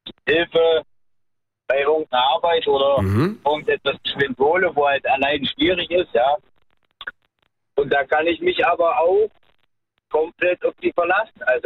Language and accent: German; Chemnitz, Saxony, Germany; Nein, da habe ich halt gewohnt, da bin ich groß geworden mit meiner Mutter, ja.